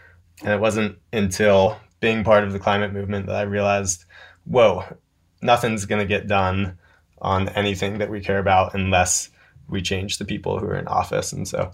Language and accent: English; North Carolina, United States; Yeah, I'm from a super conservative rural part of Western North Carolina